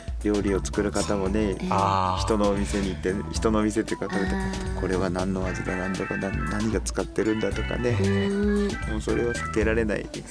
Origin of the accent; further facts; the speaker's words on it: Kagoshima, Japan; まあ、自分も鹿児島県人だからかもしれませんけど